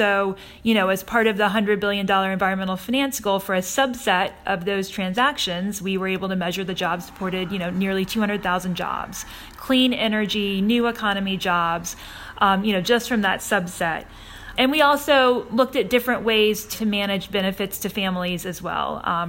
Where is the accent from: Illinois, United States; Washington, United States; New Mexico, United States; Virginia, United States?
Virginia, United States; it takes place in my home state of Virginia